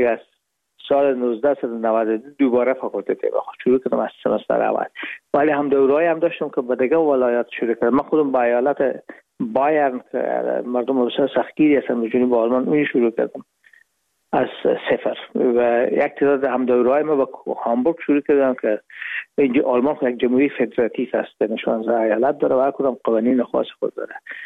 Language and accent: Persian; Herat, Afghanistan; now in Hamburg, Germany; ما رفتیم از کابل به هرات و پیش از اینکه فاکولته رو پایان برسانیم یا دیپلم بگیریم از هرات از طریق زمینی داخل مرز ایران شدیم، از مرز ایران گذشتیم و داخل پاکستان و از پاکستان به قاچقی آمدیم با آلمان.